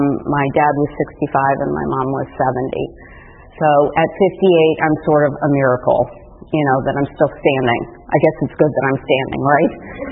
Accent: Midwest, United States; I am the oldest of two girls. I grew up in the Midwest.

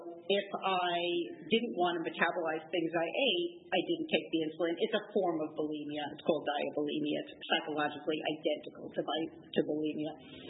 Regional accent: New York City, New York, United States; So, my story is I grew up in New York City.

